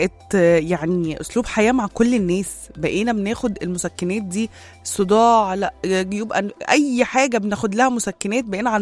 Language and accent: Arabic; Egypt; ثقافة التحاليل دي ما كانتش موجودة كتير عندنا في مصر